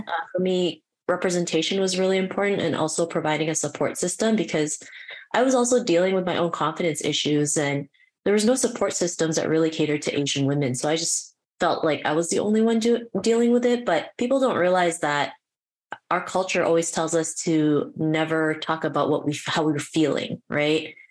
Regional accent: Canada; also born or lived in Philippines; well, I was born in the Philippines, but I was here, I've been in Canada since I was seven.

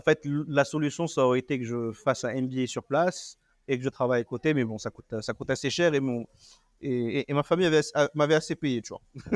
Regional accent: Casablanca, Casablanca-Settat, Morocco; moved away as an adult; Mais j'ai grandi à Casablanca, j'ai fait des études jusqu'au bac au Film Raleb, la mission française. Et ensuite, je suis parti en France pour faire mes études.

